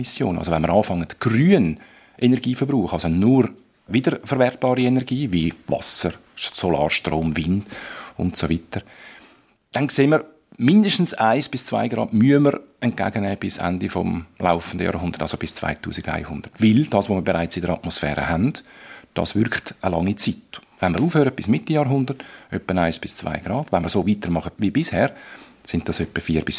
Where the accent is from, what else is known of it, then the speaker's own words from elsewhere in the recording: Switzerland; Das ist bei uns in der Schweiz schon längstens Realität.